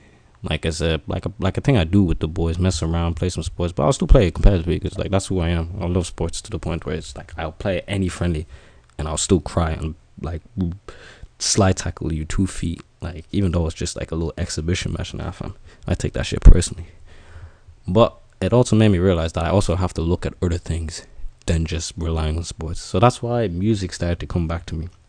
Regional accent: Ireland; especially being a black guy. Born and raised in Ireland.

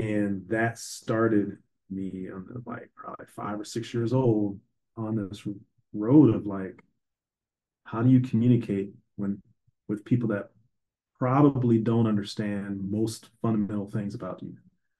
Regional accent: Minnesota, United States; black dude growing up in Minnesota, which is not a black area at all.

